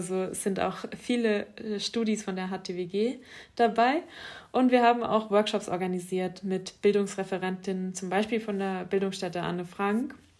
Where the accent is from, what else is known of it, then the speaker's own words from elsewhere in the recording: Germany; dass ich in meinem Heimatland Deutschland offensichtlich nicht geschützt werde oder nicht schützenswert bin sozusagen.